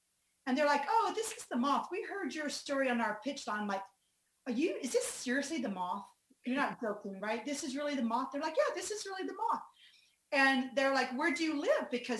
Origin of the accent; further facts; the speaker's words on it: the South, United States; to try to come to terms and understand what it was like growing up the way I grew up in the South.